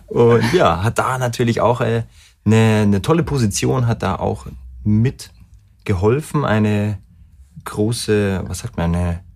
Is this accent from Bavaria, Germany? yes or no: yes; Bavaria, Germany; wir sind aus Bayern, da ist das Ganze noch schön familiär